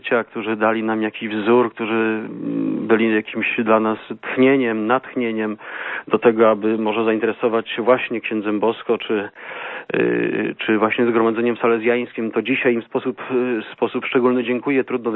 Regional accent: Piła, Greater Poland Voivodeship, Poland; Urodziłem się w Pile, byłem objęty duszpasterstwem księży salezjanów w Pile, w świętej rodzinie.

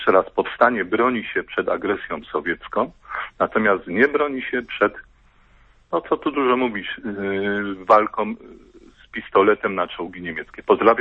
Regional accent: Kraków, Lesser Poland, Poland; now in Ryczów, Poland; Ja pochodzę z Krakowa, z Ludwinowa, ale teraz mieszkam w Ryczowie.

